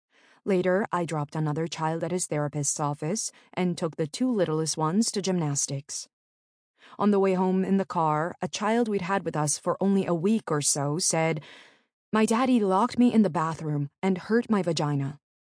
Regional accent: Novato, California, United States; I grew up in Novato, California, a town about 30 minutes north of San Francisco, the middle child of three.

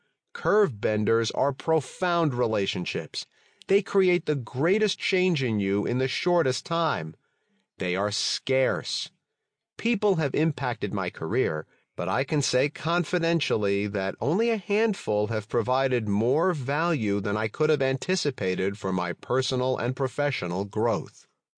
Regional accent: Atlanta, Georgia, United States; also born or lived in Iran; I've lived in Atlanta since I immigrated from Iran back in 1981. I've grown up and worked in various parts of town.

